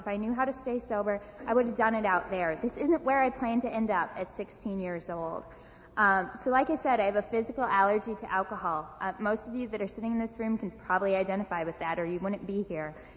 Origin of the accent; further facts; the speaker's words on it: Des Moines, Iowa, United States; also born or lived in Minneapolis; I recently moved here, 2 months ago actually, from Minneapolis, Minnesota. I'm originally from Des Moines.